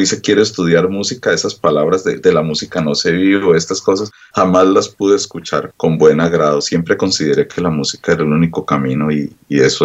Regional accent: Bogotá, Colombia; born there; el tema … es un tema que le compuse a la ciudad donde yo nací.

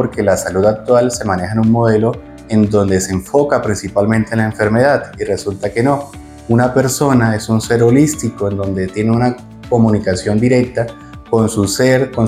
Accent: Campoalegre, Huila, Colombia; soy del departamento del Huila, especialmente del municipio de Campo Alegre

